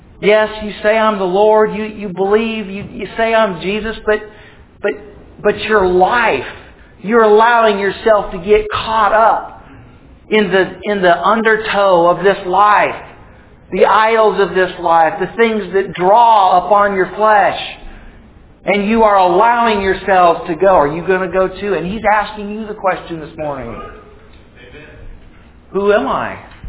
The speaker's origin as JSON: {"language": "English", "region": "West Coast", "country": "United States", "said": "I'm from the West Coast, and I visualize standing on the seashore, and the ocean, the Pacific Ocean, has a very, very strong undertow."}